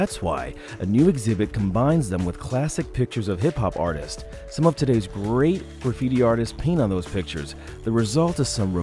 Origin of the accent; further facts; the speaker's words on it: New York, United States; You know, I grew up in the Bronx. Hip-hop was there. I thought it was incredibly local back then.